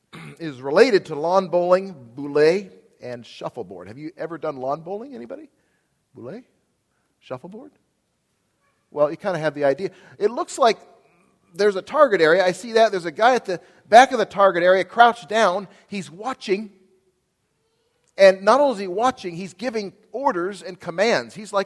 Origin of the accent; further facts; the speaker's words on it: Auburn, Washington, United States; I grew up in the Northwest in Auburn, Washington, went for 12 years of school at Buena Vista Elementary and Auburn Academy